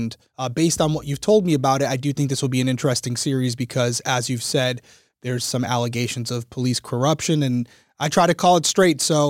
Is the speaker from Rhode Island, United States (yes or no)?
yes; Rhode Island, United States; I mean, I'm from Rhode Island, so it's been going around.